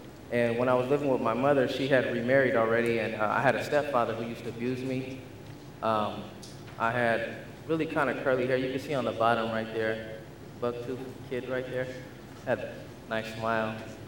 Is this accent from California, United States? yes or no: yes; Sacramento, California, United States; born there; I was born in Sacramento, California. I'm 29 years old.